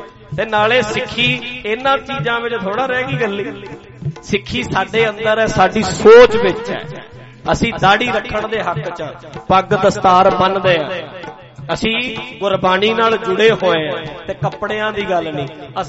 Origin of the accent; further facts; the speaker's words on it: Punjab, India; ਅਸੀਂ ਪੰਜਾਬੀ ਹਾਂ, ਮੁੱਖ ਤੇ ਦਾੜਾ ਸਿਰ ਤੇ ਦਸਤਾਰ ਹੈ, ਅਸੀਂ ਗੁਰੂ ਦੇ ਸਿੱਖ ਵੀ